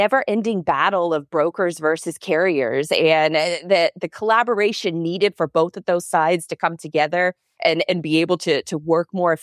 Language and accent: English; United States; as an American